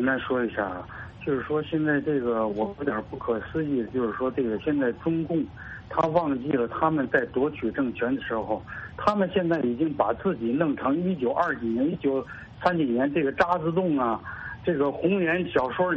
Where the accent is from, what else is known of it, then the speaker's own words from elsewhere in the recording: China; 我认为中国之所以有这样的人，是我们中国人民的骄傲。